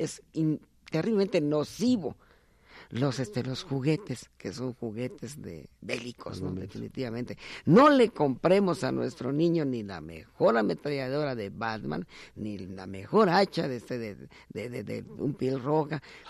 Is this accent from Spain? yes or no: no; Mexico; Yo como mexicano me siento tan orgulloso